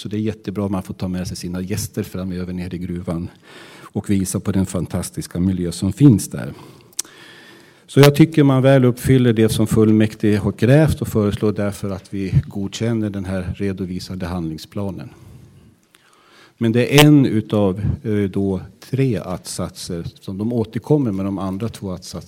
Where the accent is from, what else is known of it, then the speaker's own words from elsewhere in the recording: Sala, Västmanland County, Sweden; sa att jag var från Sala